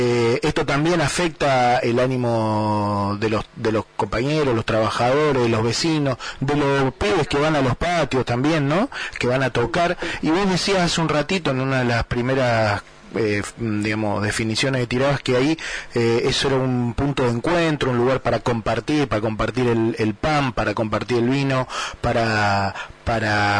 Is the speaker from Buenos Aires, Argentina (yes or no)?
yes; Buenos Aires, Argentina; Pero viste como somos los porteños, ¿no?